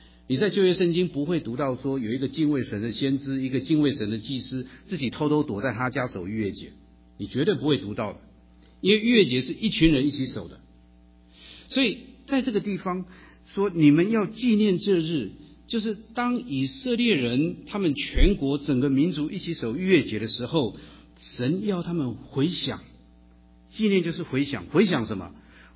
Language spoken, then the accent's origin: Chinese; China; 所以今天我们身为中国人，我们可不可以成为犹太人？